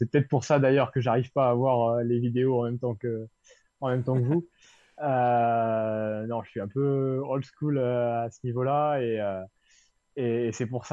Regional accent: Normandy, France; là où j'ai grandi, en Suisse normande, donc un coin de l'ouest du département de l'Orne, pour les rares qui ne connaissent pas la Suisse normande, un endroit de Normandie assez vallonné, assez préservé aussi, pas mal de bocages

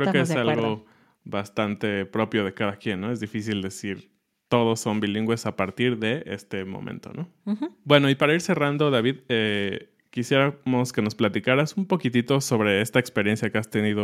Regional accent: Mexico; como mexicanos y muchos que tal vez no hemos tenido tanta experiencia afuera

